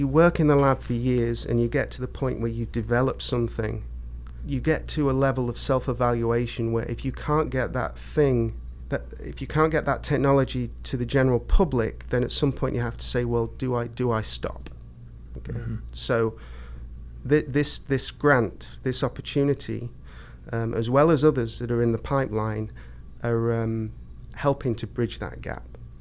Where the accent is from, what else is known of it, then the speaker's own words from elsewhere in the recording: United Kingdom; now in United States; So I'm from Britain, so I'm used to small universities